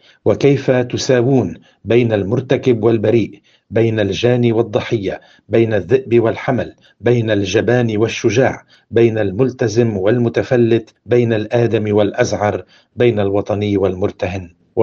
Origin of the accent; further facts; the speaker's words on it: Lebanon; عندنا في لبنان